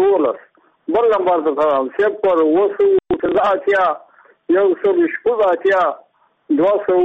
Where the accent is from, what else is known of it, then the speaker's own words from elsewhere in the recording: Muqur, Badghis, Afghanistan; زه بخپله د بادغیس ولایت یم د مقر د ولسوالۍ یم